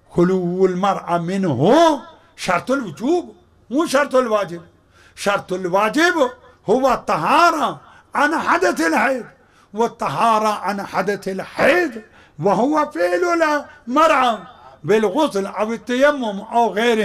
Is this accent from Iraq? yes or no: yes; Najaf, Najaf Governorate, Iraq; أني خمارة جاي أسكت أنا نجفي أنت ليش ساكت